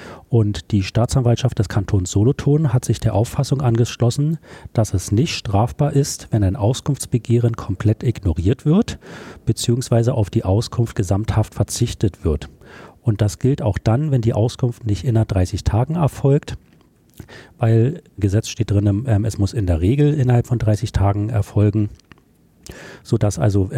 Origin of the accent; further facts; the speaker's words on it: Germany; Im Vergleich zu, jetzt mal im Vergleich zu dem, zu Deutschland, wo ich herkomme.